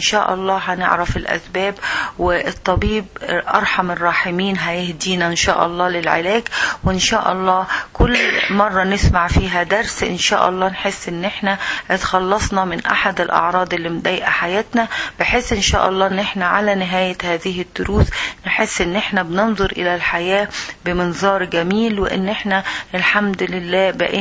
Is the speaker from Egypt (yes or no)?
yes; Egypt; moved away as an adult; now in United States; وانا اساسا مصرية بعيش في امريكا مع جوزي واولادي بقالي حوالي أكثر من 10 سنين.